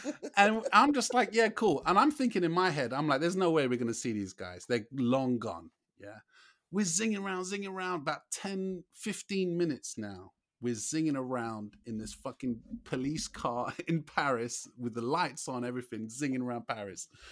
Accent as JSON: {"language": "English", "region": "England", "country": "United Kingdom", "said": "No, we're all English, yeah?"}